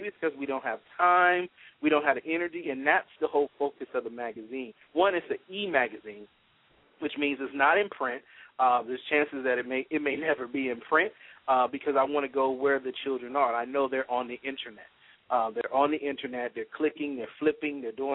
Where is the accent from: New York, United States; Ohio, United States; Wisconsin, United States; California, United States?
Ohio, United States; Cincinnati; now in Atlanta, United States; You know, I came down to Atlanta from Cincinnati.